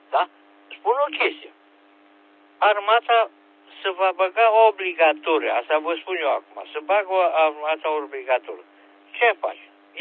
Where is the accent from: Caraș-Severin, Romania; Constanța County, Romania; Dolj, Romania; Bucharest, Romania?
Dolj, Romania; Craiova; Păi eu sunt un bebe de la Craiova.